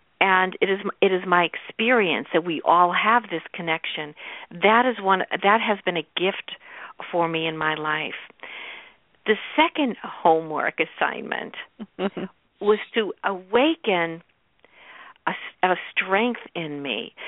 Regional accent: Boston, Massachusetts, United States; I grew up in Boston in a really crowded neighborhood.

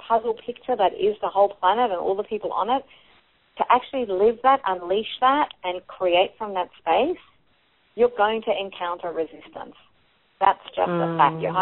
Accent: Australia; You're right next door. I'm from Australia.

